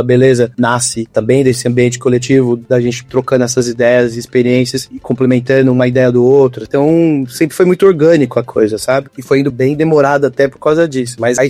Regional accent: Mogi das Cruzes, São Paulo, Brazil; Eu sou natural de Mogi das Cruzes. E aí lá, desde moleque, assim, participando de projetos musicais, compondo

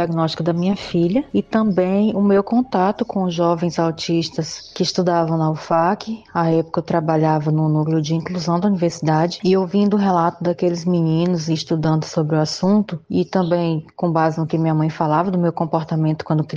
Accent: Rio Branco, Acre, Brazil; tenho 38 anos, sou acriana, natural de Rio Branco

